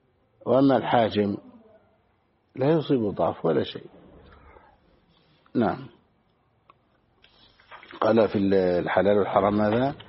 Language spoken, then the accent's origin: Arabic; Egypt; يعني مثلا مسألة التكبير في بلادنا مصر